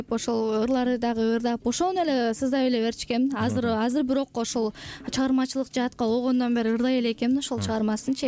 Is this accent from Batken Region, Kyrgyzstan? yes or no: no; Cholpon, Naryn Region, Kyrgyzstan; Негизи өзүм Нарын областына караштуу Кочкой районунун Чолпон айылында төрөлүп өскөм, жана ошондой эле өзүмдүн папам ошол Кочкордон болот